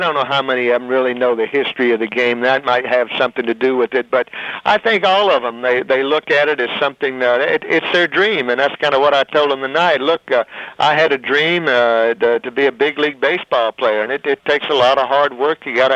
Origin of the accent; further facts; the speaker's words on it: Little Rock, Arkansas, United States; I grew up right here in Little Rock, so it gave me a chance to come home and spend a day or so with my mother